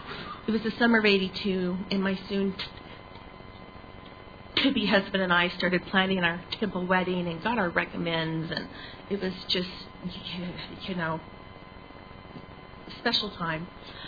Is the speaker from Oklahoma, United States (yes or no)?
yes; Oklahoma, United States; also born or lived in Arkansas; And so so finally, I guess, they escaped Arkansas, and then I grew up in Oklahoma after that.